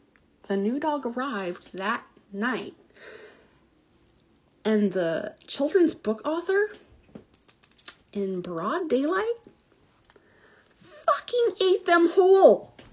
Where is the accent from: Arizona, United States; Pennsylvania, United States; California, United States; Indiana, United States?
Arizona, United States; I'm not from the res, but I grew up near one in Arizona.